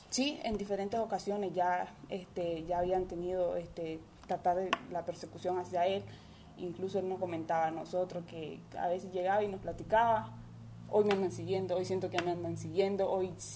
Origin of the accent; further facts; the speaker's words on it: Nicaragua; manifestándonos como lo que somos nicaragüenses